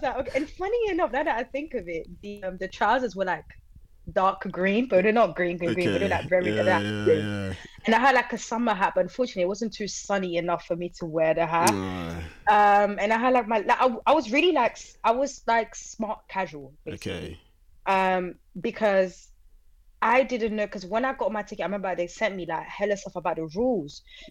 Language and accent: English; Senegal; because obviously growing up, because I grew up in Senegal as well, so I missed out a lot.